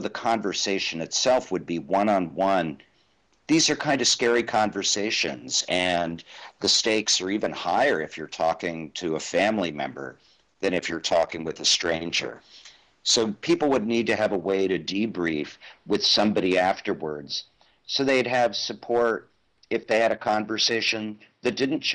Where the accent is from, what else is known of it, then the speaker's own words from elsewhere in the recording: Chillicothe, Ohio, United States; I grew up in Chillicothe, Ohio, a small town.